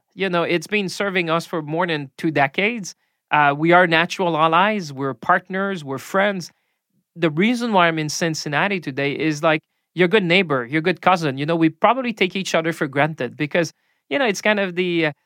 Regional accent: Quebec, Canada; I come from Quebec.

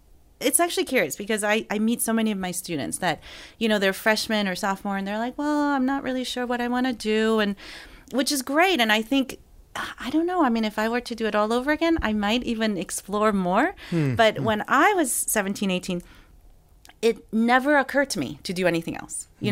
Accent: Seoul, South Korea; My sisters and I grew up in Seoul

